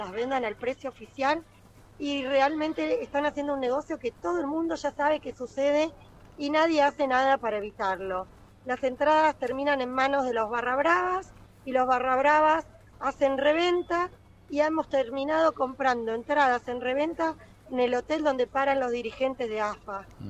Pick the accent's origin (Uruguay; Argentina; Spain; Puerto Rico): Argentina; argentinos que estamos acá desde el principio.